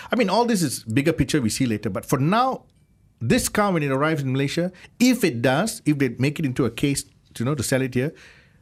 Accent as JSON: {"language": "English", "country": "India", "said": "You know, I'm Indian, I like yellow."}